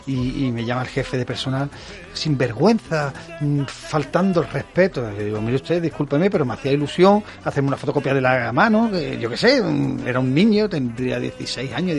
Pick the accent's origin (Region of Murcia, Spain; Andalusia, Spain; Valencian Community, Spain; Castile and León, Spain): Andalusia, Spain; Jerez; como se suele decir en mi tierra Jerez